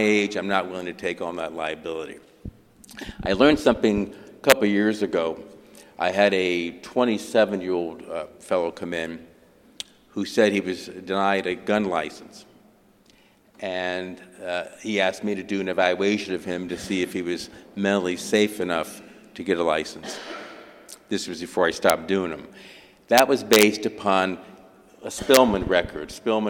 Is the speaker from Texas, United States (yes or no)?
no; Lima, Ohio, United States; In my hometown of Lima, Ohio, it was Lima State Hospital